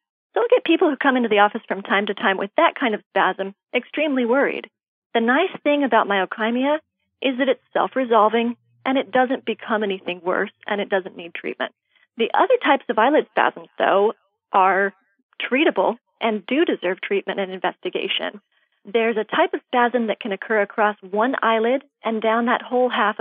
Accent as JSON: {"language": "English", "region": "Arizona", "country": "United States", "tie": "born or raised there", "also_born_or_lived": "Minnesota", "said": "I grew up in Arizona, where I went to undergraduate and a master's degree. After that, I moved to Minnesota, where I did medical school at Mayo Clinic."}